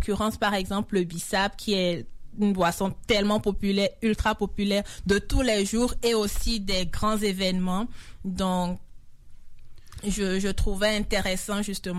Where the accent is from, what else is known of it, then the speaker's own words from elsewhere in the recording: Dassa-Zoumè, Collines, Benin; Dassa, en fait, c'est une ville du Bénin. C'est une ville, okay, du centre du Bénin.